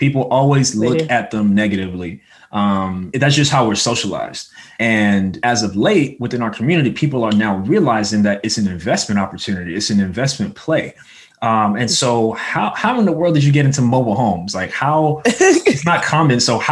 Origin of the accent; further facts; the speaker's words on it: Brooklyn, New York, United States; now in Inglewood, United States; I'm from Brooklyn, but I've been in LA for almost 5 years. Been living in Inglewood like 4 years.